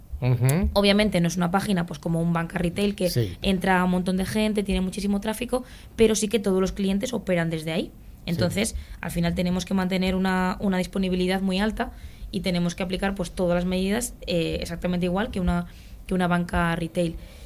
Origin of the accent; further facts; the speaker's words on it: Spain; somos españoles y que tenemos como en los genes esta competición, esta competitividad.